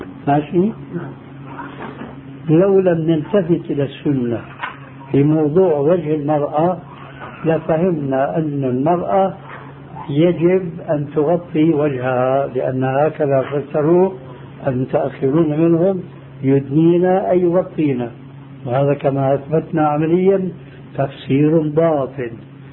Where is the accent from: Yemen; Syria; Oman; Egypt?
Syria; انا عارف انه عندنا في الشام مثل يقول كثرة الشذ بيرخي